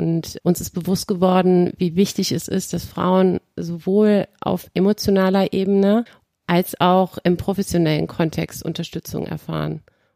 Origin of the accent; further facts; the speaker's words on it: Bosnia & Herzegovina; Ich bin gebürtige Bosniakin, also in meinem Herzen schlägt der Balkan.